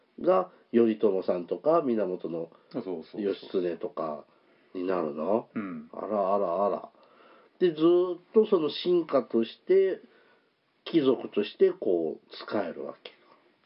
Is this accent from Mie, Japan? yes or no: yes; Mie, Japan; 僕は三重出身ですけど、